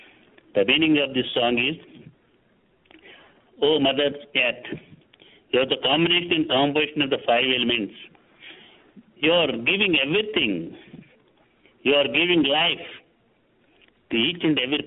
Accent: India; First of all, I am a human being. Then I am an Indian, I am a Hindu.

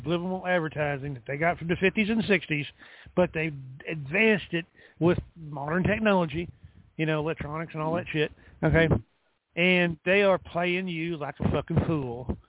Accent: England, United Kingdom; I'm English.

